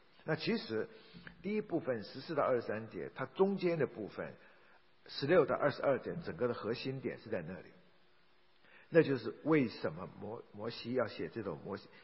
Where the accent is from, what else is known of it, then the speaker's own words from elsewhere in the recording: China; 我话先说在前面，我们中国人所说的，我丑话先说在前面啊